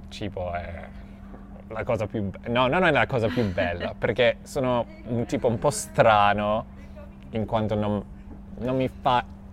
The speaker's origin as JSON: {"language": "Italian", "town": "Cape Town", "region": "Western Cape", "country": "South Africa", "second_language": "Italian", "said": "vengo da Cape Town in Italia a voi"}